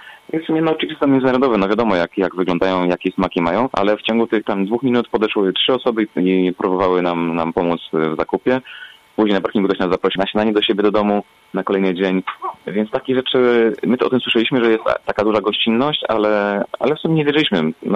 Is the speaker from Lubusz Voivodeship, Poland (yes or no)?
yes; Gorzów Wielkopolski, Lubusz Voivodeship, Poland; Gorzów, ja jestem z Gorzowa, albo przecież z Polski.